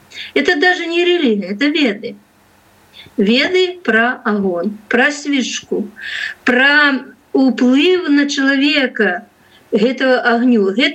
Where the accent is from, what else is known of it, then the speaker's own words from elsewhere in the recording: Belarus; Мы огнепоклонники белорусы